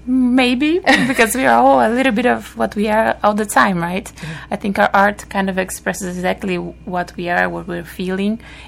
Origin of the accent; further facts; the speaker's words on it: Brazil; I came from Brazil in a little town